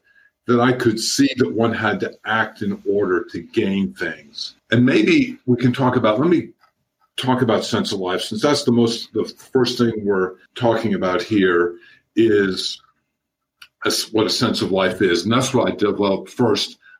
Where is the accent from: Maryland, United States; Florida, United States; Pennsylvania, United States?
Maryland, United States; But there was in West Virginia, I grew up in Maryland, and we discovered Episcopal Diocese Church Camp, which was called Peterkin.